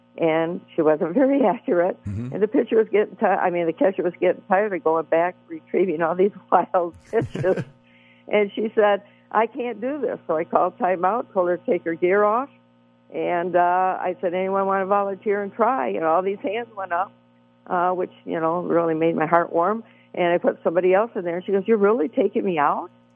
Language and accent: English; Rockford, Illinois, United States; Well, it is my hometown. I mean, Rockford, born and raised there.